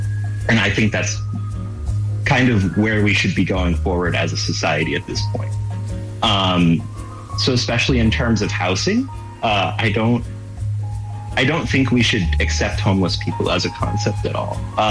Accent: Texas, United States; I'm from Texas, so I don't know what happens when you get cold.

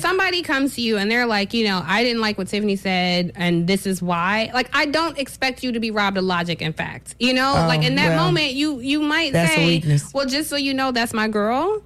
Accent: Cleveland, Ohio, United States; born there; I was born in Cleveland. Anytime I go to Cleveland, I could break out in hives.

